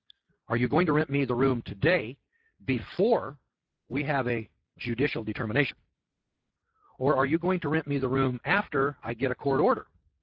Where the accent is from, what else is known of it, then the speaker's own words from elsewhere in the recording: Isabella, Missouri, United States; you know, I'm from Isabella, Missouri.